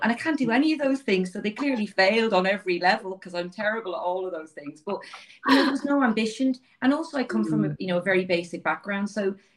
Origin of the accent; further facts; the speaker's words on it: Dublin, Leinster, Ireland; So I left school at 16. I'm from Dublin inner city. So my dad died when I was 7, and we moved in with my granny and granddad